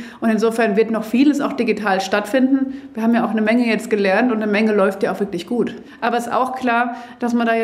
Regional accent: Marburg, Hesse, Germany; Ich komme aus Marburg, ich vermisse die Studierenden, die prägen unser Bild, die prägen unser Leben.

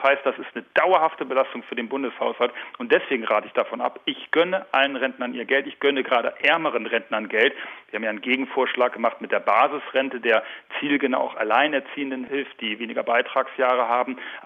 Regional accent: Lower Saxony, Germany; Ich komme ja aus Niedersachsen und kenne die Probleme, die wir auch da in der Vergangenheit hatten.

